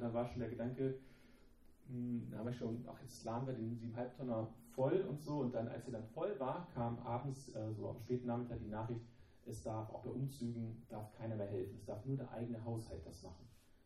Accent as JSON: {"language": "German", "town": "Wolfenbüttel", "region": "Lower Saxony", "country": "Germany", "tie": "born or raised there", "said": "Ich persönlich schätze immer noch meine alte Heimat, wo ich aufgewachsen bin, auch meine Frau aufgewachsen ist, Wolfenbüttel, so in Niedersachsen."}